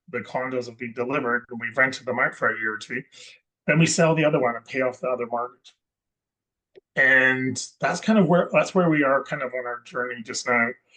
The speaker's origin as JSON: {"language": "English", "town": "Edinburgh", "region": "Scotland", "country": "United Kingdom", "lives_now": "Vancouver, Canada", "said": "I'm originally from Scotland, and it's windy and cold"}